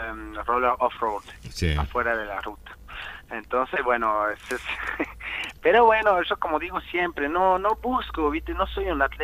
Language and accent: Spanish; Switzerland; Spanish is a second language; moved away as an adult; now in Salta, Argentina; Yo soy de Suiza, yo nací en Suiza hace 35 años, y bueno, viví toda mi vida casi allá. Y bueno, hace 10 años llegué en Salta como mochilero